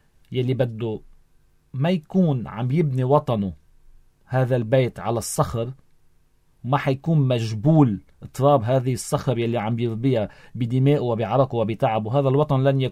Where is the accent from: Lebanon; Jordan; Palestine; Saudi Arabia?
Lebanon; نحن قادرين كلبنانيين